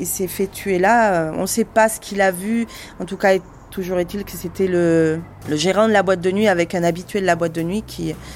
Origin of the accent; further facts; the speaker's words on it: Chile; chez nous, au Chili, les gens font la queue pour avoir ce vaccin.